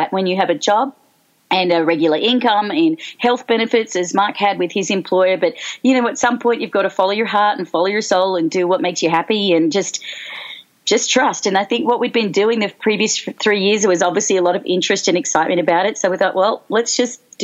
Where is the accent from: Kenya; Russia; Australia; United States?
Australia; As an Australian, we all love to travel, I think, because we're so far from everyone else in the rest of the world.